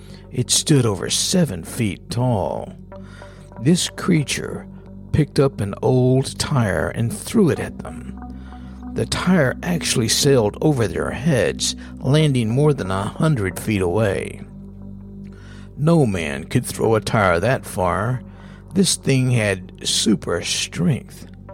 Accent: Texas, United States; this happened in my hometown in the Dallas-Fort Worth area

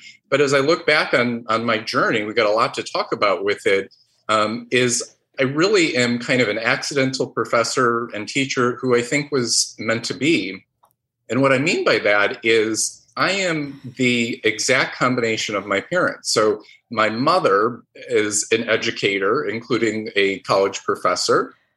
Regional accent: Oak Park, Illinois, United States; I am proud to be from Chicago. And specifically, though, I'm from the suburbs, Oak Park, Illinois, which I fondly refer to as the Hollywood of the Midwest.

